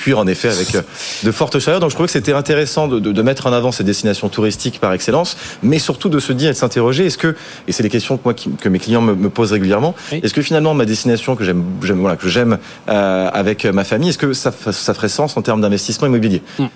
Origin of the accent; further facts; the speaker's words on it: Brittany, France; Je suis breton, donc autant en profiter.